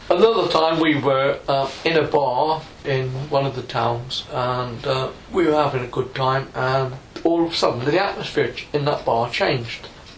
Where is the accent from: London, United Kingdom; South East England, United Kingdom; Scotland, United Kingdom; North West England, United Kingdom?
South East England, United Kingdom; Winchester; born there; In Winchester in Hampshire.